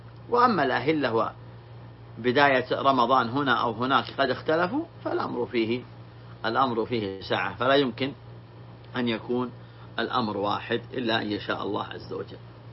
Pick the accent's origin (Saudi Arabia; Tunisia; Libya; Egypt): Saudi Arabia; نحن ولله الحمد في بلادنا المملكة العربية السعودية